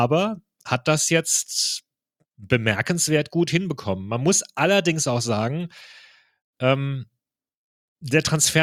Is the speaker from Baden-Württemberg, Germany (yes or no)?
yes; Freiburg, Baden-Württemberg, Germany; Sag ich hier als Freiburger